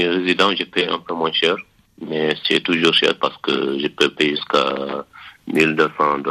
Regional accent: Mauritania; Je suis originaire de la Mauritanie.

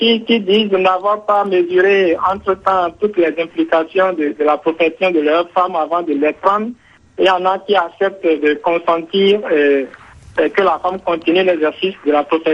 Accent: Benin; En Afrique, et plus précisément chez nous au Bénin

